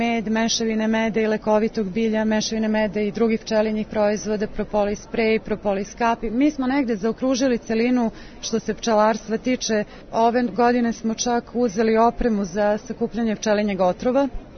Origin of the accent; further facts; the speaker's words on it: Serbia; bilo bi lepo da se mi kao Srbi opametimo